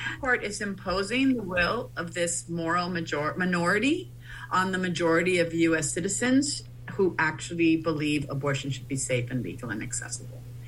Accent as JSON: {"language": "English", "town": "Laredo", "region": "Texas", "country": "United States", "said": "I was the first person from my hometown of Laredo, Texas, which is 98% Mexican American, to ever be accepted to Yale."}